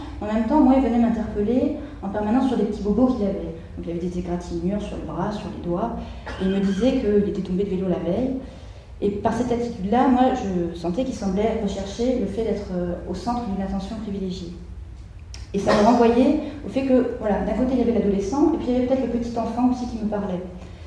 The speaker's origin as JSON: {"language": "French", "town": "Mostaganem", "region": "Mostaganem Province", "country": "Algeria", "moved": "yes", "lives_now": "France", "said": "Je viens de Mostaganem, c'est une ville. Ça fait longtemps que je n'y suis pas allée."}